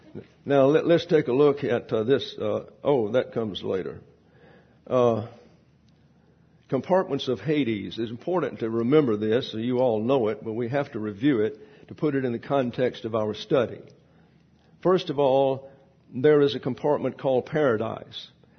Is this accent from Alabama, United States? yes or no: yes; Alabama, United States; I'm from Lower Alabama, so down there in the Deep South, especially when I was growing up, there was a Catholic church